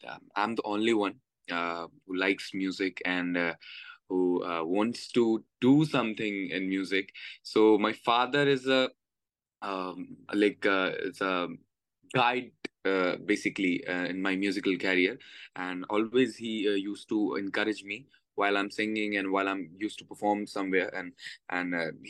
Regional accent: India; Actually, the temperature of Mumbai is like very hot. So in London, it is very like, as an Indian temperature, it is very cold.

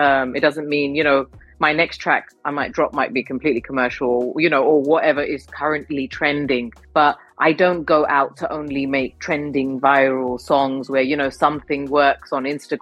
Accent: London, United Kingdom; I was born and brought up in London, and I've never had Gujarati music that I could, you know, rave to and be out with mates with. And, you know, it was always like we only heard our language when it got to Navratri.

